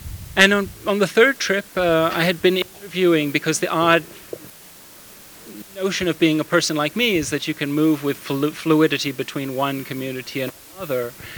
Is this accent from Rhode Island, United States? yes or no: no; New York, United States; I'm American, born and raised in the States, in New York, and have no familial ties to this region at all.